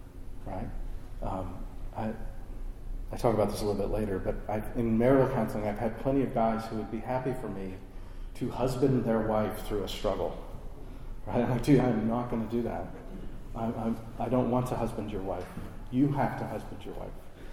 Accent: Midwest, United States; growing up in the Midwest, we would go water skiing

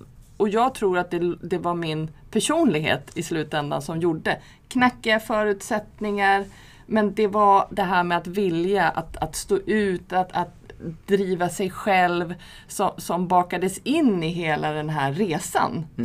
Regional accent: Surahammar, Västmanland County, Sweden; jag kom från Surahammar

